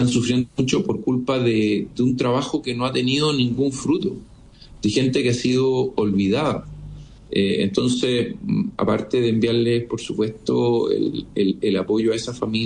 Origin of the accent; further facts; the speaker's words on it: Chile; como muchos chilenos